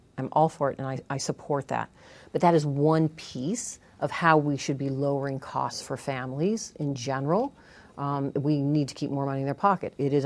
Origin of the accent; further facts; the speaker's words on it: Nevada, United States; I come from Southern Nevada, organized labor family.